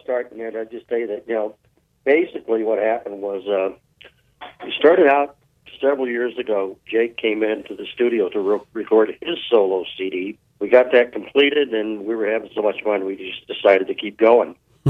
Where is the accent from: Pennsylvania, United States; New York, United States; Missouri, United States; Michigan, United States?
Missouri, United States; St. Louis; moved away as an adult; I grew up in St. Louis, Missouri, and about when I was 33, got married, moved up to Fargo